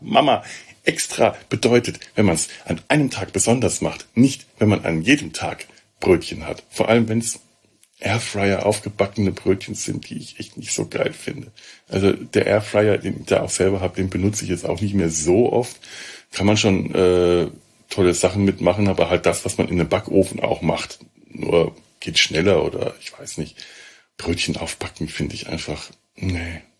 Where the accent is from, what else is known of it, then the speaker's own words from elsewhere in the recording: Bavaria, Germany; wie man bei uns in Franken sagt.